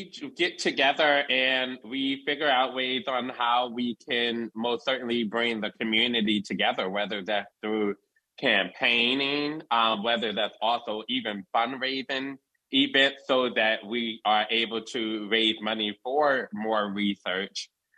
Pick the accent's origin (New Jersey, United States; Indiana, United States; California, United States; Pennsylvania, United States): New Jersey, United States; Well, I am from North New Jersey, and I'm a journalist.